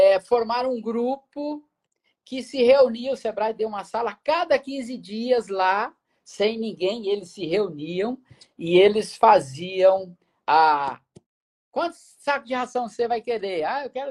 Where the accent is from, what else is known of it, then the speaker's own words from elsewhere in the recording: Minas Gerais, Brazil; born there; Eu nasci numa fazenda em Minas Gerais, a fazenda, para você ter ideia, né? O tanto que ela era distante, que ela se chamava Fazenda Escondida, né?